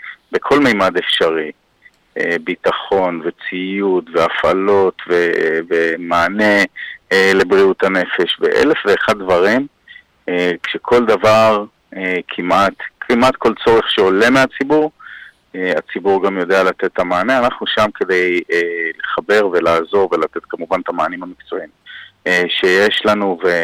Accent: Hong Kong; moved away; אני גדלתי בהונג קונג

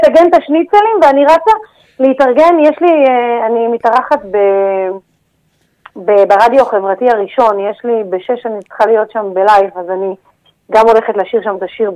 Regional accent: Ramat HaSharon, Central District, Israel; now in Herzliya, Israel; גדלתי ברמת השרון מגיל אפס, ואחרי כל כך, אני גר היום בהרצליה

